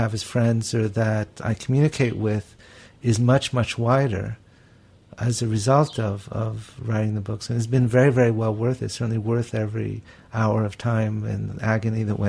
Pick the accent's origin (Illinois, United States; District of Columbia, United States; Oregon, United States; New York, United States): New York, United States; moved away as an adult; now in Toronto, Canada; as a New Yorker, you know, who moved to Toronto